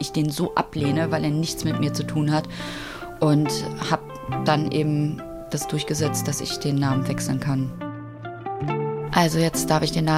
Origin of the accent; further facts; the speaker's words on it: Cologne, North Rhine-Westphalia, Germany; born there; Also ich bin 1974 in Köln geboren worden